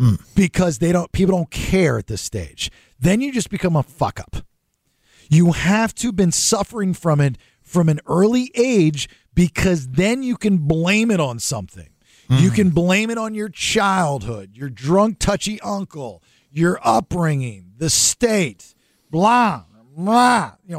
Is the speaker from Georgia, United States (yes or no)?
yes; Georgia, United States; This place cannot stand me because I'm a redneck from Georgia and I speak my mind and I'm not a kiss ass.